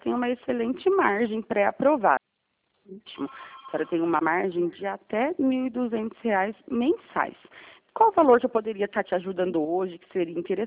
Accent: São Roque, São Paulo, Brazil; Eu sou de São Roque, não sou de Vargem Grande

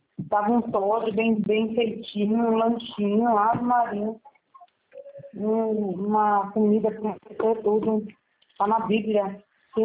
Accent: São Caetano do Sul, São Paulo, Brazil; São Caetano.

